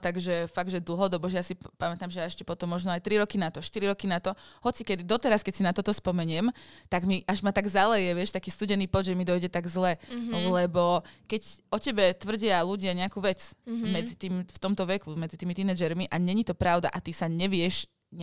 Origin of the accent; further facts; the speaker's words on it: Žilina, Žilina Region, Slovakia; ja som zo Žiliny, tam sa to tak radilo, že tam chodili tí dobrí žiaci.